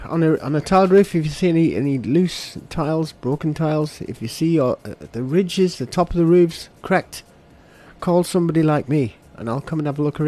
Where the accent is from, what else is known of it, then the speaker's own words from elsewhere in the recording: Barrow-in-Furness, North West England, United Kingdom; now in South Africa; A little town called Barrow in Furness.